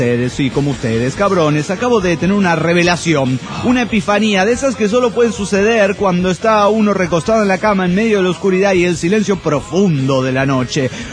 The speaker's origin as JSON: {"language": "Spanish", "region": "State of Mexico", "country": "Mexico", "said": "del Estado de México."}